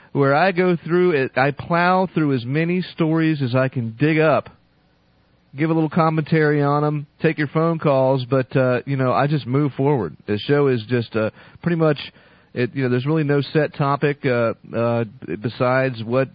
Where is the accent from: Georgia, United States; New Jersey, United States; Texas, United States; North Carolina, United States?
North Carolina, United States; we're gonna start off the show today with a story right out of my home state of North Kakilaki, North Carolina.